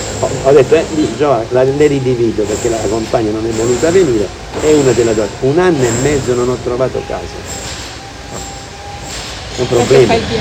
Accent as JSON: {"language": "Italian", "town": "Rome", "region": "Lazio", "country": "Italy", "tie": "born or raised there", "moved": "yes", "said": "Questo fu il motivo principale per cui dissi, me ne sono andato dalla città di Roma. Avevo vissuto fino ad allora qui, da quando ero nato"}